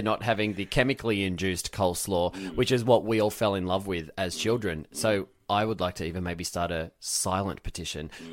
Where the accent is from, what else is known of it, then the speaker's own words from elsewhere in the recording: Wyong, New South Wales, Australia; now in United States; It also filmed me opening up the art house in Wyong, my hometown. So it followed me flying home and then coming back.